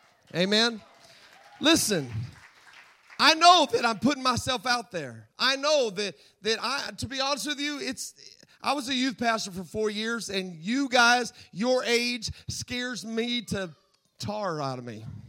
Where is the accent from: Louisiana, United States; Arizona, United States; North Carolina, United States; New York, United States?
Arizona, United States; Tombstone; also born or lived in Texas; I'm from Arizona. I was born in Texas. I lived my whole life out in Tombstone, Arizona, out in the middle of the desert on the border of Mexico.